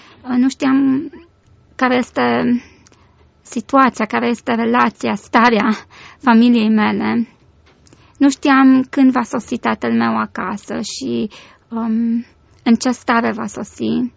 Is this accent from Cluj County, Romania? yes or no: no; Arad, Arad County, Romania; born there; M-am născut în Arad, în 1974, într-o familie care m-a iubit mult și m-a așteptat cu drag.